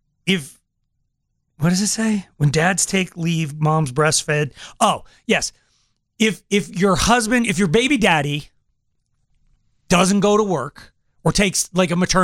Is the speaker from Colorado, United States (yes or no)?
yes; Colorado, United States; Like, I never tell somebody I'm from Colorado.